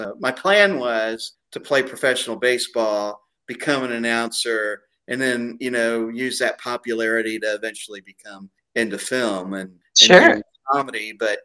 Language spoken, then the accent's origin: English; Houston, Texas, United States; I grew up in the Houston area